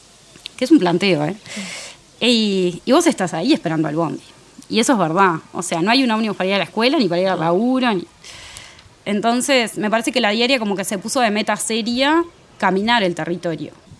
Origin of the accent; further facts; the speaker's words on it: Maldonado, Uruguay; Yo soy nacida y criada en Maldonado